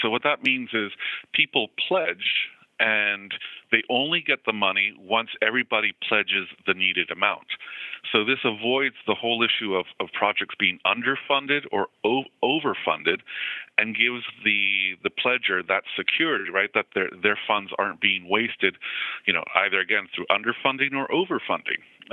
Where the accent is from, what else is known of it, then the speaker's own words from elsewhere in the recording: Peru; moved away; And again … I'm originally from Peru in South America.